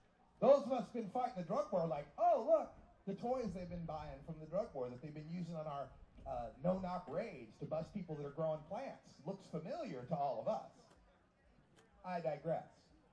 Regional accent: Boise, Idaho, United States; Now, I'm originally from Boise, Idaho, so I'm like, hey, let's go through Idaho. We'll visit my folks.

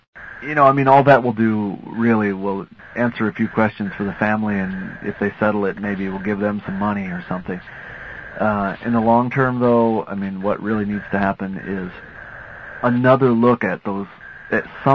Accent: Kalamazoo, Michigan, United States; And Kalamazoo also was pretty huge. It happens to be my hometown.

